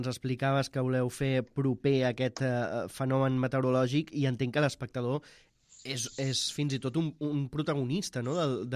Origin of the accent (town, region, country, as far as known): Catalonia, Spain